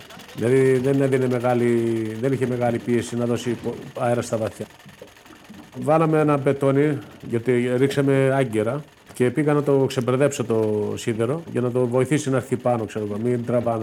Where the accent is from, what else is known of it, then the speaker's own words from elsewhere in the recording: Kalymnos, South Aegean, Greece; θα είμαι από Κάλυμνο.